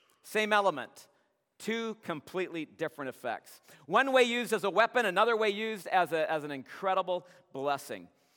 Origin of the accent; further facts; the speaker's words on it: Canada; I am a Canadian, eh? I haven't lost that. I've lost some other things, but I do still retain my Canadian heritage. I have two passports.